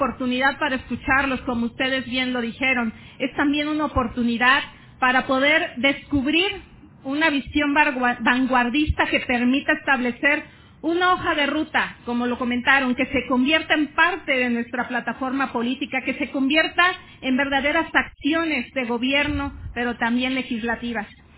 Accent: Mexico; lo que debemos hacer como políticos, lo que debemos de hacer como mexicanos

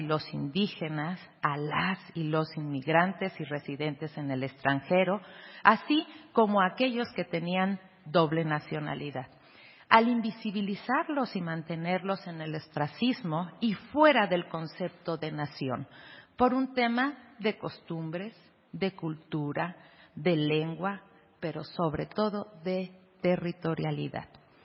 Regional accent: Mexico

